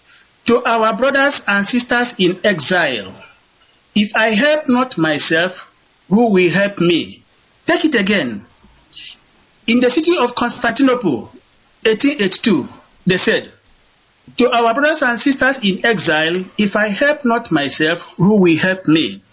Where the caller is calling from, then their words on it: Munich, Bavaria, Germany; I'm calling from Munich.